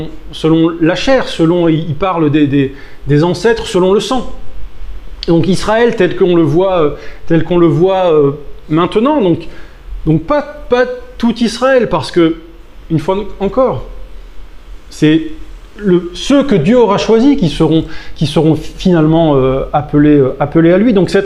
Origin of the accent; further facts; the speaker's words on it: south of France, France; moi, d'accord, je suis un Français du Sud.